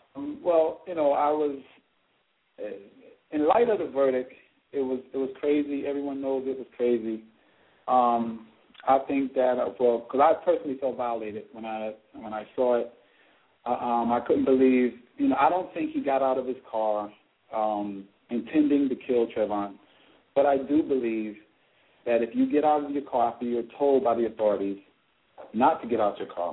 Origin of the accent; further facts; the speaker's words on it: United States; born there; I am African American, I'm of African descent, and I was born in America. This is my country.